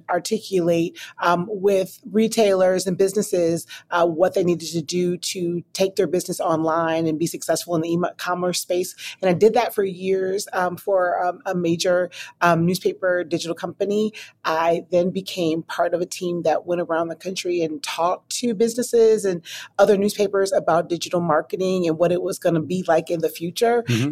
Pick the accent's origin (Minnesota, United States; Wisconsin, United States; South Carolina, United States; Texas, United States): Wisconsin, United States; now in Nashville, United States; I am from Wisconsin originally. I live in Nashville, Tennessee now.